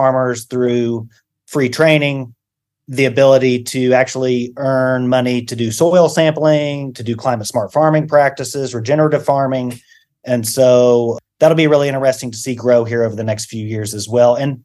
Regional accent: Virginia, United States; Virginia. And, you know, I think as I graduated high school in the late 90s, I really tried to dumb down my accent.

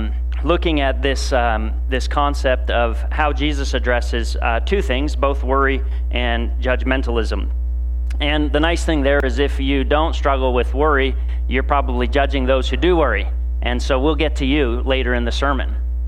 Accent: Canada; sometimes when I get around Canadians, my accent reverts a little bit.

